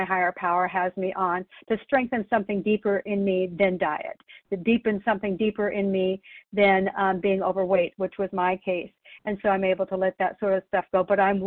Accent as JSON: {"language": "English", "town": "Canby", "region": "Oregon", "country": "United States", "said": "I'm from Canby, Oregon"}